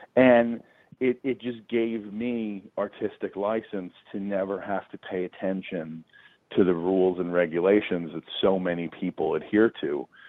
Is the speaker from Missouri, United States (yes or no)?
no; Chicago, Illinois, United States; I mean, I grew up in Chicago, and Chicago is such a, like, you know, there's no lines to music there.